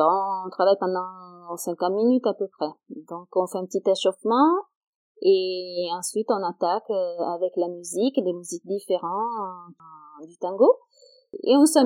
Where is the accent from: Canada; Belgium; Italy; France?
Italy; French is a second language; en Italie, moi je suis italienne, hein, pour vous dire